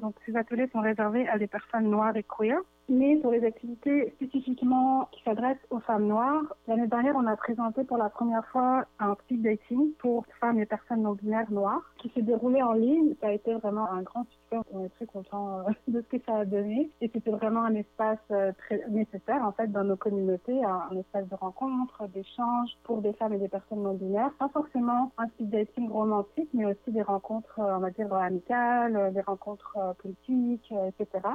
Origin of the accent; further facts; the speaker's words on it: France; also born or lived in Cuba; now in Canada; moi, je suis française, mais avant ça, je vivais, disons, les 2 années avant d'arriver au Canada, j'étais à Cuba. Voilà, j'ai beaucoup bougé. J'ai vécu dans beaucoup de... C'est ça. J'ai vécu dans beaucoup de pays